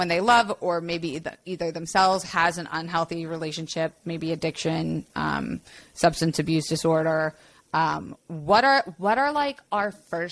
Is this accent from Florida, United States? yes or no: yes; Florida, United States; I grew up in Florida.